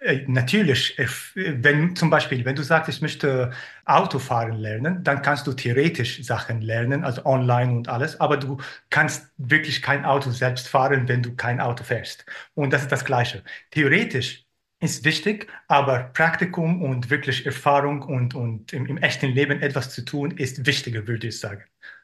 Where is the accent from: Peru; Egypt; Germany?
Egypt; Cairo, Cairo Governorate; now in Vienna, Austria; Ich bin ein Österreicher aus Kairo, der jetzt in Wien wohnt.